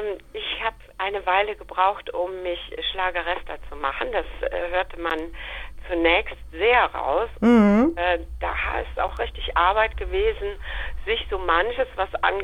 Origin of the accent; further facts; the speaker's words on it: Mechernich, North Rhine-Westphalia, Germany; ich bin Schlagersängerin und ich komme aus der Eifel, aus dem Ort Mechernich.